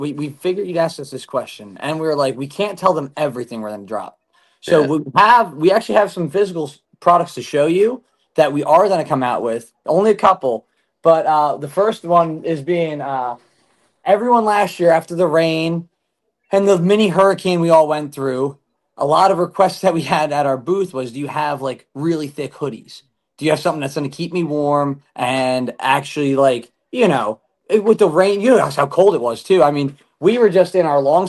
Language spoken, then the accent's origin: English; Philadelphia, Pennsylvania, United States; we're from Philadelphia, so we're producing a lot of clothes